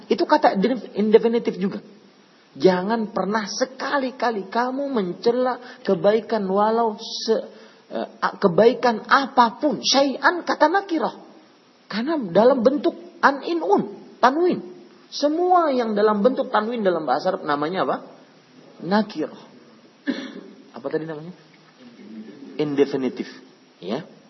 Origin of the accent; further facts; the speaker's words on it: Banjarmasin, South Kalimantan, Indonesia; Saya pernah, Pak, di kampung saya di Banjarmasin ada orang